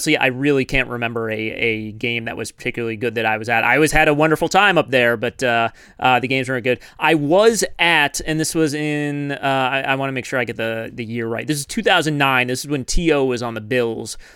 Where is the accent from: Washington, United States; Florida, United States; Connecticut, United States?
Connecticut, United States; Hartford; I grew up near Hartford.